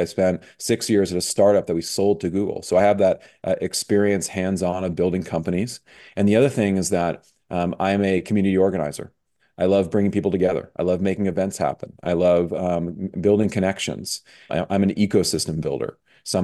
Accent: San Francisco, California, United States; You know, San Francisco is my hometown

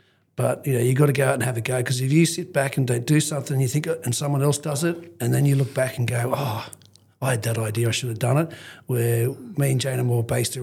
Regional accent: New South Wales, Australia; now in Foster, Australia; I love it up here and how it slows down. It reminds me of a kid when I grew up on the Central Coast where it was a lot more calmer and slower.

